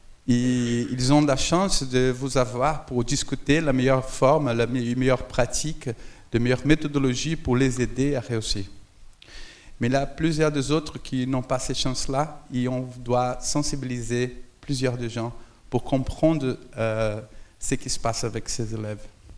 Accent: Brazil; French is a second language; je parle français comme ça parce que je viens du Brésil

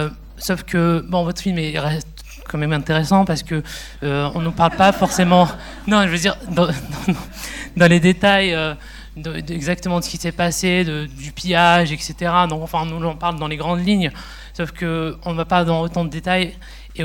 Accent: Algeria; moi, je suis algérien et j'ai fait l'école algérienne.

